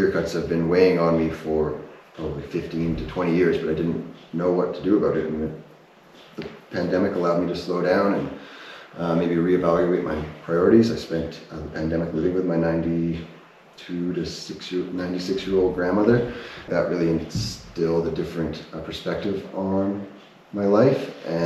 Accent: Lethbridge, Alberta, Canada; born there; I was born in Lethbridge. My father's family has been here for a few generations, and my mom was a new immigrant from North Yorkshire, England. But farming and land connected roots, and I've being born in the heart of Blackfoot Territory

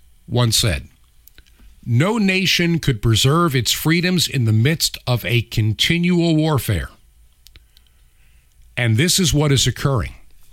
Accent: New York, United States; As a child growing up in Long Island, we had Grumman

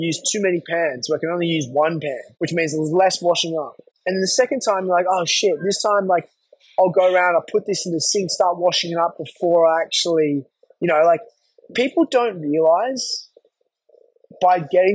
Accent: Australia; we were yarning about health and wellness and being Aussie dudes, like, you know.

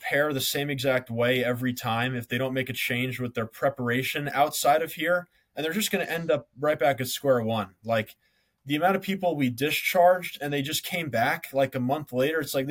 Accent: New Jersey, United States; I was an aide at a facility in my hometown in New Jersey.

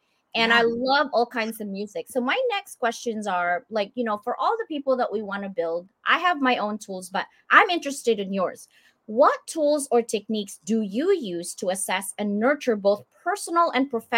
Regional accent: Philippines; I'm Filipino.

